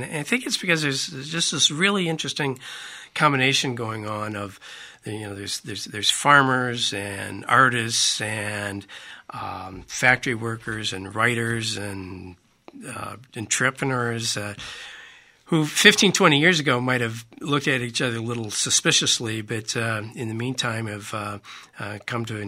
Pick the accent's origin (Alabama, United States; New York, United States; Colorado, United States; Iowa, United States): Iowa, United States; Dubuque; Well, I grew up in Dubuque. Attended college at Loras as an undergraduate, and had a couple of stints for graduate school down the road in Iowa City